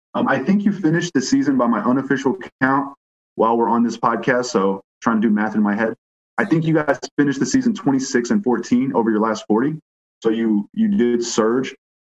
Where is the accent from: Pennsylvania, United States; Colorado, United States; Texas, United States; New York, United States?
Texas, United States; Houston; I'm from Houston. I'm a Rockets guy